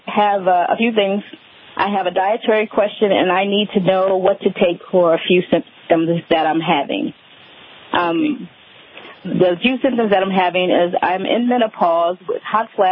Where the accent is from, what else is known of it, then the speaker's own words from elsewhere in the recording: Indianapolis, Indiana, United States; I am not. I am from Indianapolis, Indiana, originally.